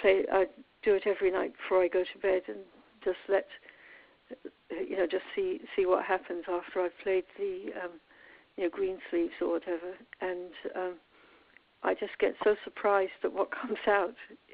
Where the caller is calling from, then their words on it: Belle Island, Newfoundland and Labrador, Canada; I'm calling from Newfoundland in Canada, in a place called Belle Island.